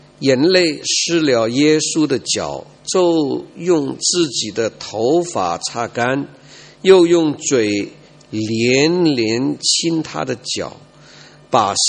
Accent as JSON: {"language": "Chinese", "region": "Guangdong", "country": "China", "said": "我们广东人呢，有就是很好客的"}